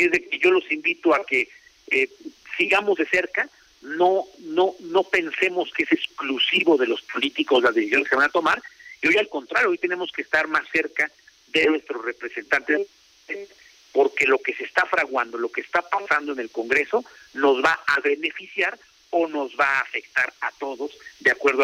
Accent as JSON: {"language": "Spanish", "country": "Mexico", "said": "porque todos somos mexicanos."}